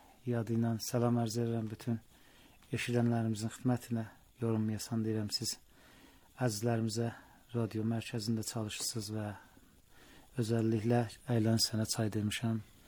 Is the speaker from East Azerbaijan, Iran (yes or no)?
yes; Bonab, East Azerbaijan, Iran; Dərbağa ilk təhsilatımı həm Miyəndabda Qoşaçayda, həm Binabda idamə vermişəm. Sonra orta təhsilatımı Binabda alandan sonra